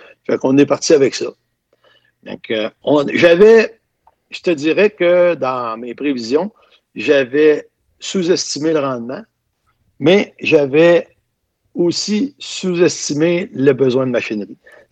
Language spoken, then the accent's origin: French; Saint-Barthélemy, Quebec, Canada; Moi, j'ai une personne dans mon coin de pays, là, à Saint-Barthélemy.